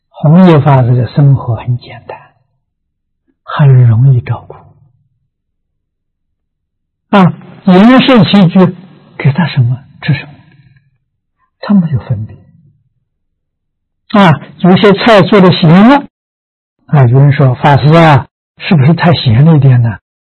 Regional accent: China; 我们中国人讲没有成见

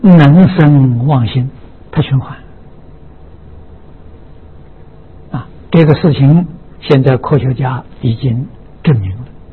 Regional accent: China; 那我们中国人讲啊，半夜子时啊

